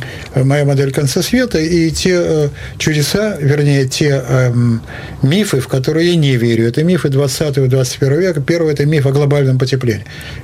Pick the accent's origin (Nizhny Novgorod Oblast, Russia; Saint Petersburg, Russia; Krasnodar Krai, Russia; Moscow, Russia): Saint Petersburg, Russia; поскольку я блокадник, я ленинградец